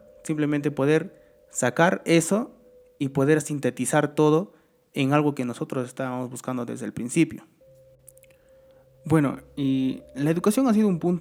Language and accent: Spanish; Peru; Voy a hablar un poco de cómo está la cultura digital en el Perú, en el caso de mi país, que es Perú.